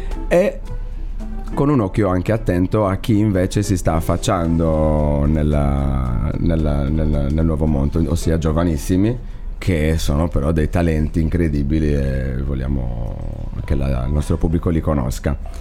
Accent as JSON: {"language": "Italian", "town": "Guspini", "region": "Sardinia", "country": "Italy", "said": "Fuori da Cagliari. Però sono di Guspini."}